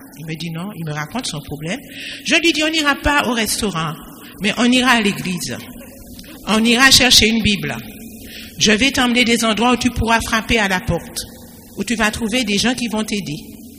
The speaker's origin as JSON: {"language": "French", "town": "Le François", "country": "Martinique", "said": "Ernest est mon cousin. Voilà … comme Ernest."}